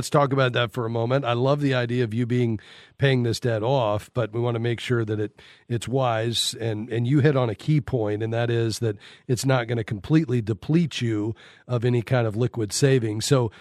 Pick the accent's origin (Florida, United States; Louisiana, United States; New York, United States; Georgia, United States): Florida, United States; Well, I'm from South Florida myself.